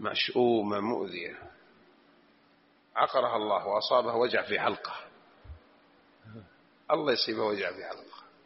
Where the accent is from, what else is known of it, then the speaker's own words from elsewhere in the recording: Hejaz, Saudi Arabia; ها في أشياء عندنا في الحجاز تشبهها إلى الآن باقية